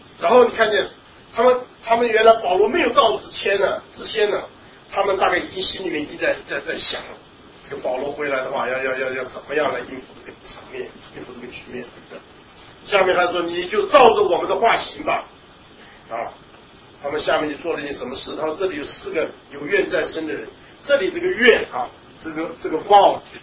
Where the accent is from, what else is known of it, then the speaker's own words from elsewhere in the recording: China; 就是我们中国人讲这个形势比人强啊